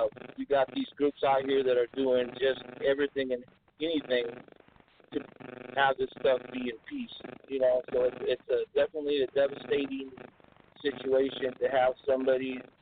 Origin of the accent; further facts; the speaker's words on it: Washington, United States; We're from the Pacific Northwest up here in Washington State.